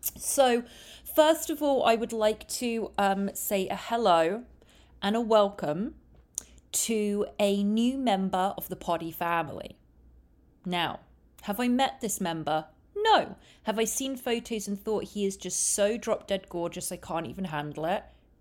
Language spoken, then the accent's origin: English; Reading, South East England, United Kingdom; even my hometown Reading